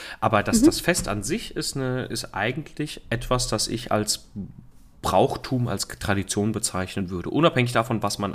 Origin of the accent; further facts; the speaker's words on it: Cologne, North Rhine-Westphalia, Germany; als Kölner